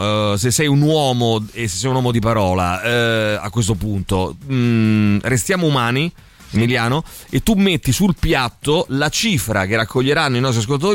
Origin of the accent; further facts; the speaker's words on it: Turkey; vengano estradati in Turchia per poi poterli processare e condannare nel paese, nel mio paese